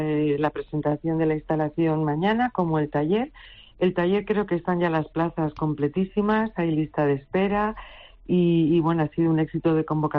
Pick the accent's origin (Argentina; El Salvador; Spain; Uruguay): Spain; Basque Country; now in Galicia, Spain; nací en el País Vasco, o sea, soy vasca, pero...